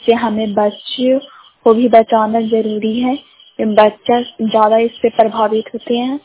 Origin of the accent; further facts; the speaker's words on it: Bihar, India; ग्राम स्थान संजय स्थान इंतरखंड क्रापसुरा जिला नालंदा के निवासी हूँ।